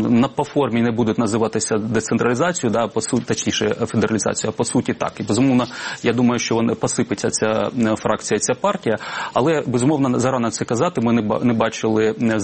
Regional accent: Donetsk, Donetsk Oblast, Ukraine; незважаючи на те, що я донеччанин, хотів би колись повернутися у вільний український Донбас, Донецький Донбас.

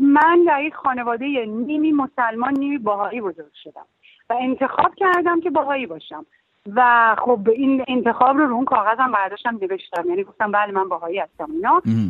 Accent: Iran; moved away as an adult; فکر کردم من هیچ کاری ازم دیگه تو ایران بر نمیاد و خیلی دلشکسته و اینا از ایران اومدم بیرون

